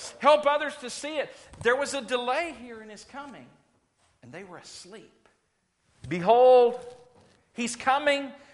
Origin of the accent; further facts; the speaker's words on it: Louisiana, United States; I grew up in Louisiana. Hurricanes. We had hurricanes. We had Aladdin hurricane lamps. I learned how to trim lamps.